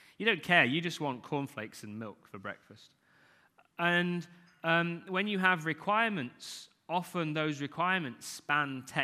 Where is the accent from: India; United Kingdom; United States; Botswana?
United Kingdom; England; now in Ireland; I'm English, living in Ireland